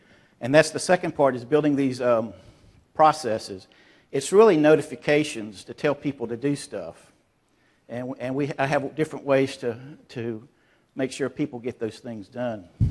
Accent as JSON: {"language": "English", "region": "North Carolina", "country": "United States", "said": "Oh, did I tell you I'm from North Carolina? Could anybody tell?"}